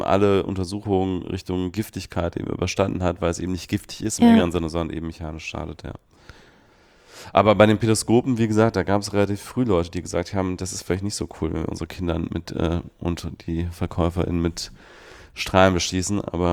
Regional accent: Switzerland; Also das hätte ich sogar theoretisch noch als Kind in der Schweiz miterleben können

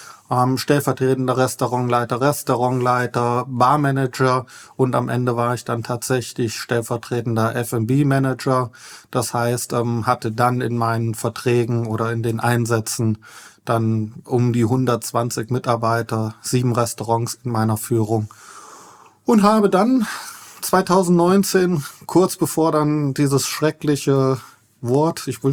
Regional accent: Eschwege, Hesse, Germany; in meiner Heimat- und Geburtsstadt in Eschwege. Mhm. Sagt vielleicht nicht jedem etwas, aber das ist in der Nähe von Kassel, also in Nordhessen.

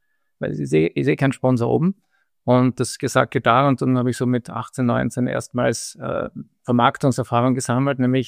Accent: Vienna, Austria; born there; Ich bin in Wien geboren

